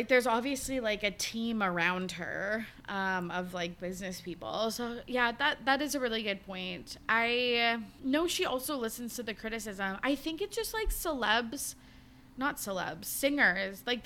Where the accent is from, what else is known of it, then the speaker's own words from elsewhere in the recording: Canada; especially as a Canadian girly